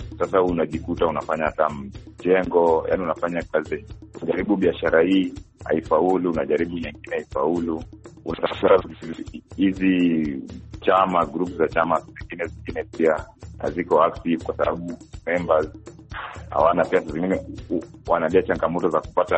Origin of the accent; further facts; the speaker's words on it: Kisumu, Kisumu County, Kenya; now in Mombasa, Kenya; Na mimi nikiwa mkazi wa Mombasa, japokuwa nimetokea Kisumu lakini mkazi wa Mombasa, nimekuja Mombasa.